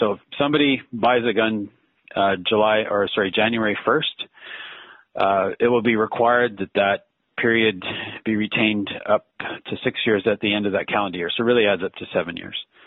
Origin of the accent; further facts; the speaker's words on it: British Columbia, Canada; I'm from British Columbia, and our province doesn't require this.